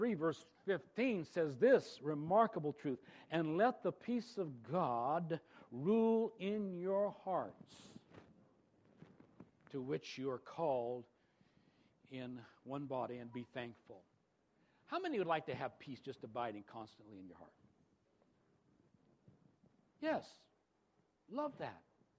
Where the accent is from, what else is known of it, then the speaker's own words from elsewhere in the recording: England, United Kingdom; now in United States; I don't have a television, but I have Netflix, and I have a means of getting to English. I'm an Englishman.